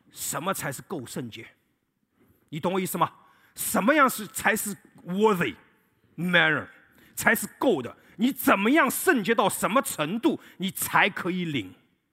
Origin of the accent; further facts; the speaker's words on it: China; now in Finland; 只有我一个华人，只有我一个中国人，只有我一个是老外，